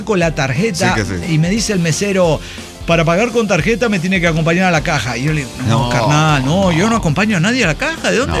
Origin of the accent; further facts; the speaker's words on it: Nuevo Laredo, Tamaulipas, Mexico; Pero no, es porque soy de Zamora, de Nuevo Laredo, Tamaulipas